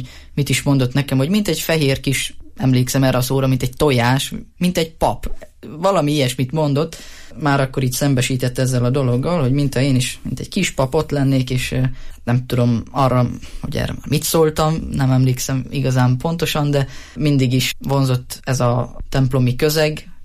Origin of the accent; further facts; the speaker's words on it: Jászberény, Jász-Nagykun-Szolnok, Hungary; born there; Vallásgyakorló családba születtem 1996-ban, Jászberénybe.